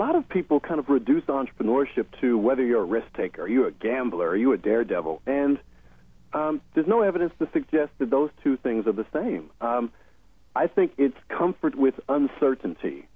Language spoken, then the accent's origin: English; Chicago, Illinois, United States; when people find out that I'm from Chicago